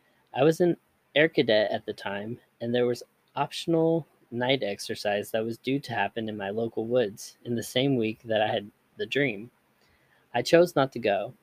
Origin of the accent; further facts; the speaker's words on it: Arizona, United States; I grew up in Arizona, and we were in Chicago